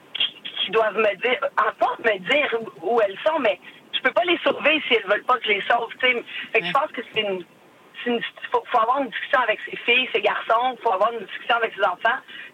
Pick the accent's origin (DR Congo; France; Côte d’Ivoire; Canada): Canada; Montreal, Quebec; J'ai grandi à Montréal-Nord.